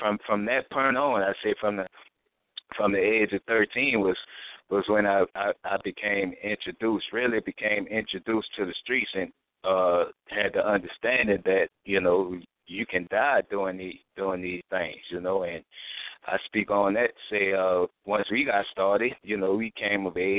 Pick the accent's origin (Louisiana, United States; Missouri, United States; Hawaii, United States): Louisiana, United States; New Orleans; Growing up in New Orleans, man. Well, you know how it was.